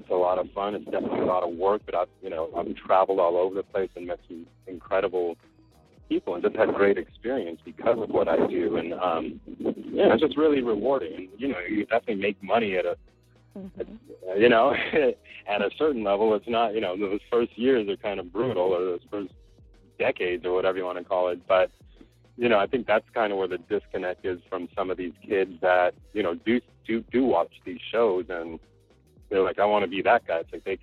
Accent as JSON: {"language": "English", "country": "Costa Rica", "tie": "born or raised there", "said": "my mother was born and raised in Costa Rica, and I actually grew up there for a bunch of years myself."}